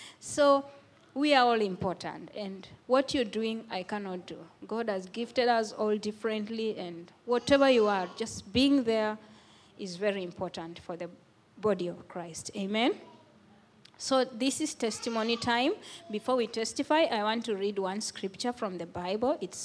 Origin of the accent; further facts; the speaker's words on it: Kenya; I come from Kenya.